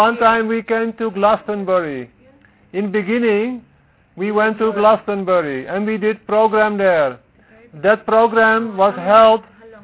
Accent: Bolivia; I am from Bolivia. There I study ecology.

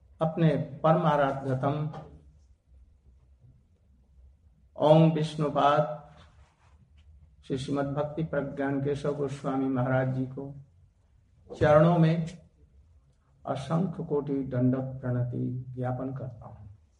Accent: Mathura, Uttar Pradesh, India; also born or lived in Vrindavan; मैं आज हिंदी बोल रहा हूं। मैं भारत से आया हूं, भारत में भी मैं मथुरा और वृंदावन से आया हूं

